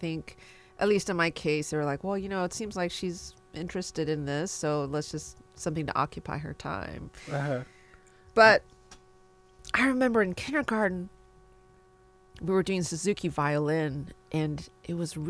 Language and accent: English; Houston, Texas, United States; born there; also born or lived in Columbus, Ohio; I was born in Houston, Texas, not too much longer after. And we lived in Columbus, Ohio for a few years, actually, where my sister and brother were born.